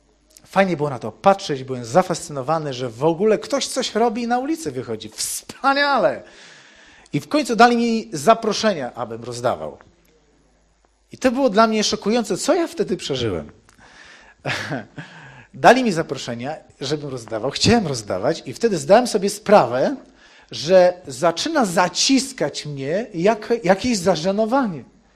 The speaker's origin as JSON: {"language": "Polish", "town": "Szczecin", "region": "West Pomeranian Voivodeship", "country": "Poland", "said": "miałem 21 lat, bo ja ze Szczecina w ogóle pochodzę. Wróciłem po 2 latach nieobecności do Szczecina"}